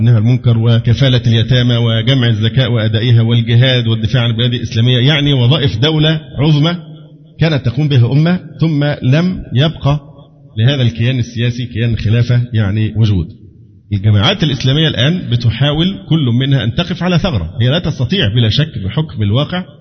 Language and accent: Arabic; Egypt; مسمار جحا اللي ينفع عندنا في مصر اللعب بهذه الورقة